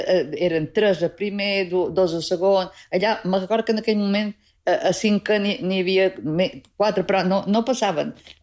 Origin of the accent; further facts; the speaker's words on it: Sóller, Balearic Islands, Spain; jo havia de tornar a Solla. Bé, que jo a Solla vaig ser molt feliç durant la meva infantesa a Solla.